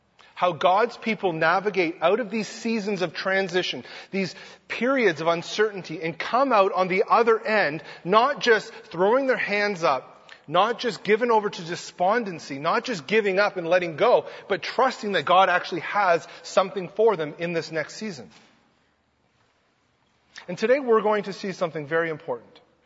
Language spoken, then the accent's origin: English; East Coast, United States; I'm from the East Coast. Is that an expression, kettle of fish?